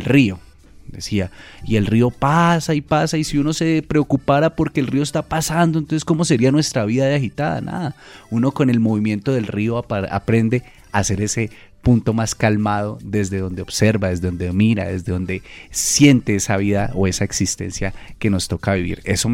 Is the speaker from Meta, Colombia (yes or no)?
no; Cali, Valle del Cauca, Colombia; en mi tierra, en esa Cali bella y calurosa